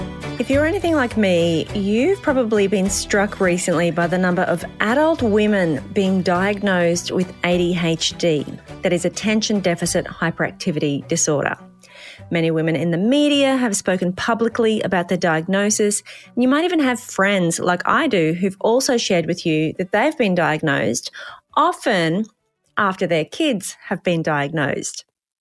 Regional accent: Australia; I'm from Australia

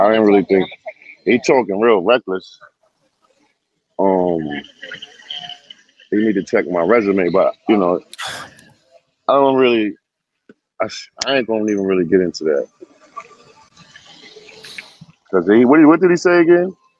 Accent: Queens, New York, United States; Well, I'm from South Jamaica, Queens, right side of Van Wyck Boulevard, Linden Boulevard, 131st Street, you know, like a Jamaica Avenue, Sneaker Kid, coming up, Coliseum Mall.

